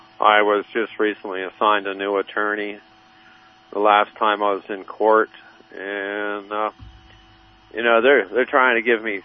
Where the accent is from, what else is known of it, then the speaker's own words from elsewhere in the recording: Pennsylvania, United States; I was born and raised in Pennsylvania. You know, back there, you're pretty much born with a gun.